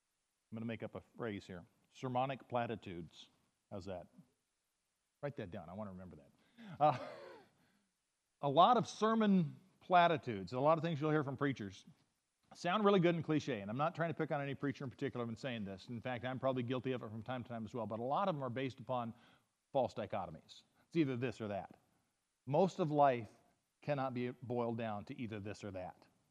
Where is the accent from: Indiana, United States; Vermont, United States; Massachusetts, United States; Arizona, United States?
Arizona, United States; Yuma; I grew up in southern Arizona. I grew up in Yuma.